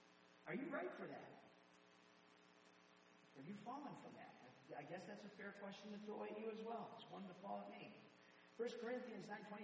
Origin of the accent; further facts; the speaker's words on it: Buffalo Grove, Illinois, United States; This is in the Chicagoland area. So we play, I was from Buffalo Grove, we play against Wheeling and Arlington Heights